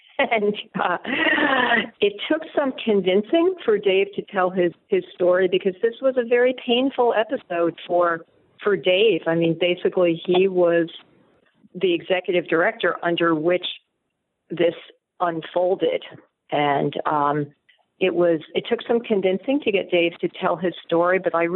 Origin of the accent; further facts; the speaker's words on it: New Jersey, United States; I've known Mike since I started racing, because I'm from New Jersey.